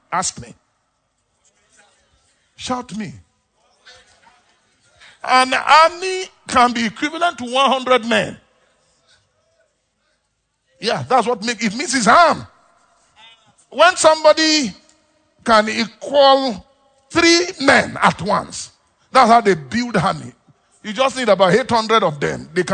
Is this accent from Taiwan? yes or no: no; Zaria, Kaduna State, Nigeria; And we are talking. I'm from Zaria and all that.